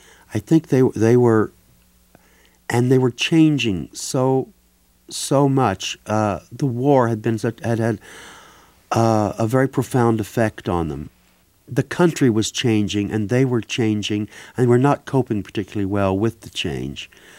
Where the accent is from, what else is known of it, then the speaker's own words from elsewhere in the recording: Lebanon, Missouri, United States; born there; Yeah, I was born in Lebanon.